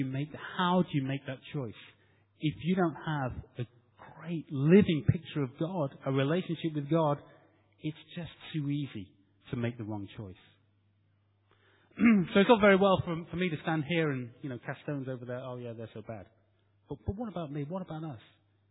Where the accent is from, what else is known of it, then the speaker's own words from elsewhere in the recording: Stockport, North West England, United Kingdom; And I'm from Manchester, South Manchester, Stockport.